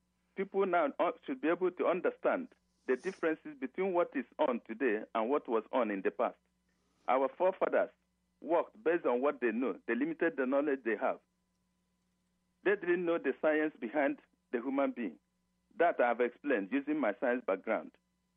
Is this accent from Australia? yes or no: no; Nigeria; I am a Nigerian, an Igbo from the Igbo tribe.